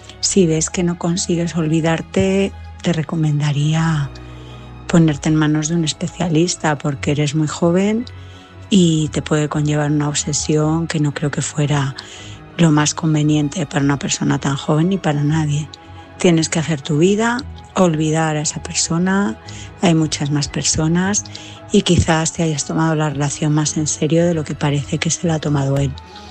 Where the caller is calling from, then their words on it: Madrid, Community of Madrid, Spain; corresponsal de Madrid.